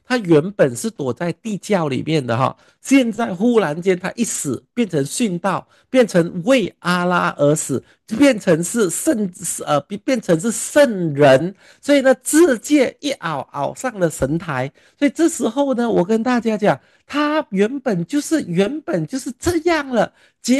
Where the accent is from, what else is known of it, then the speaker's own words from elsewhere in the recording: Malaysia; 所以我们马来西亚人都很讨厌他，极其讨厌他